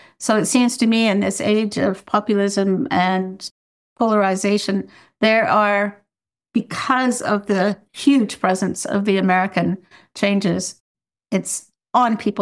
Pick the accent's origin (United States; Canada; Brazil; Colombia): Canada; I'm a Canadian